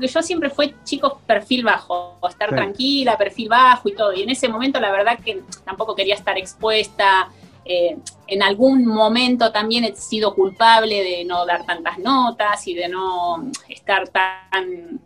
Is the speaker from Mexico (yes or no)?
no; Argentina; y yo también, que éramos 4 argentinos en semifinales entre mujeres y varones.